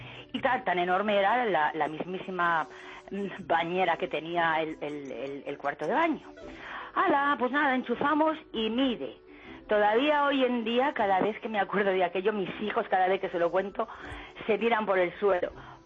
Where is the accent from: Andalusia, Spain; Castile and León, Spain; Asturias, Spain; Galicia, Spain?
Castile and León, Spain; Valladolid; compramos un pisito en una de las, digamos, zonas buenas de aquí de Valladolid. Yo soy de Valladolid.